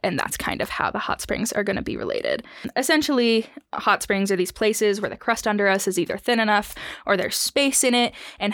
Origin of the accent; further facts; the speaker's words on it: Wyoming, United States; I am originally from Wyoming, and I am one of the people showing Carol Ann all the cool things about Wyoming.